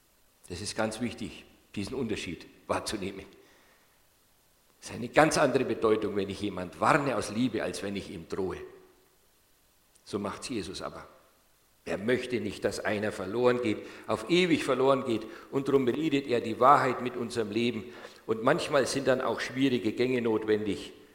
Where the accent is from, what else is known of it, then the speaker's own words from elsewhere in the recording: Nuremberg, Bavaria, Germany; Ich bin in der Nürnberger Südstadt groß geworden.